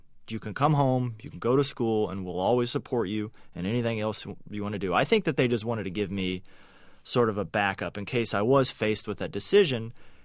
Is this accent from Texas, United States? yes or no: yes; Dallas, Texas, United States; He was definitely an icon for all cyclists growing up in the Dallas area, even eventually across the country.